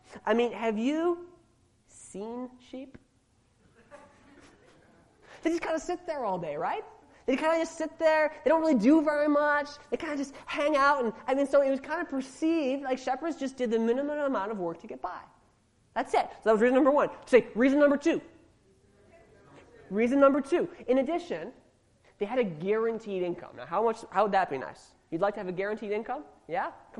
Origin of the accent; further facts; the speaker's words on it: Edmonton, Alberta, Canada; Okay, I grew up in a city. I grew up in Edmonton.